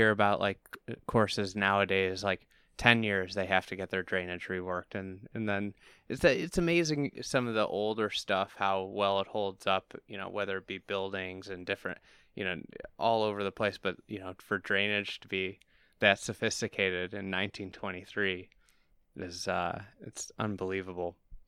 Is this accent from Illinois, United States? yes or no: yes; Chicago, Illinois, United States; you don't feel like you're in Chicago when you're out here, being a Chicagoan that's played pretty much everywhere.